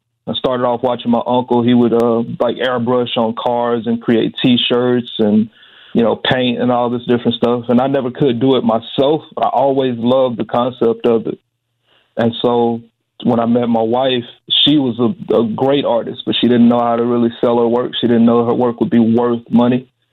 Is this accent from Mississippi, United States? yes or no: yes; Mississippi, United States; I grew up in Mississippi, so for me, it was all about, like, hustling, just trying to get to the next dollar.